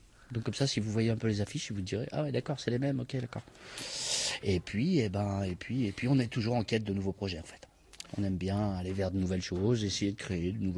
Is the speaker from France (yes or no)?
yes; Lyon, Auvergne-Rhône-Alpes, France; Je suis lyonnais, mais j'habite en Chartreuse, à Corbeil depuis 1999.